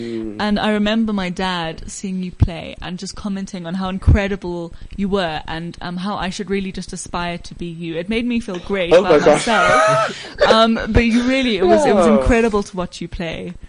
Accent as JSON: {"language": "English", "country": "South Africa", "said": "So now, as a South African student, how do people overseas perceive us as students?"}